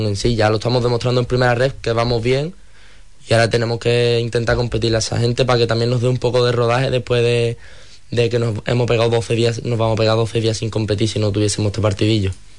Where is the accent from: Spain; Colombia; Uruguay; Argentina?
Spain; Punta Umbría, Andalusia; also born or lived in Moguer; He vivido casi toda mi vida en Punta Umbría hasta los 9 años, bueno, casi toda mi vida. Hasta los 9 años estuve en Punta Umbría y ya después a los 9 años me fui a Moguer, pero yo soy más de Punta Umbría que de Moguer.